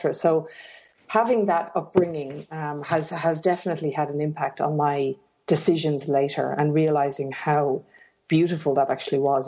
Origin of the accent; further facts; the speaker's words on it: Portarlington, Leinster, Ireland; now in Sydney, Australia; I live in Sydney, Australia now, but I'm originally from Ireland. So I'm originally from a small town in Ireland. Well, it's not that small anymore, but a small town called Port Arlington, which is about an hour from Dublin.